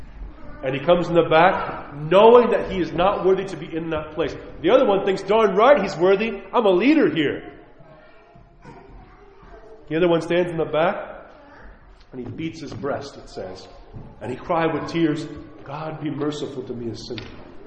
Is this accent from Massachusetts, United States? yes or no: no; New York, United States; Forgive my language. I'm a New Yorker. Sorry.